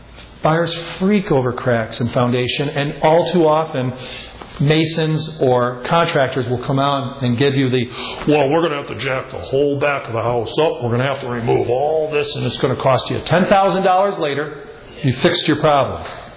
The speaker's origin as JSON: {"language": "English", "town": "Buffalo", "region": "New York", "country": "United States", "tie": "born or raised there", "said": "not only because I grew up in Buffalo and they had new construction in the 60s"}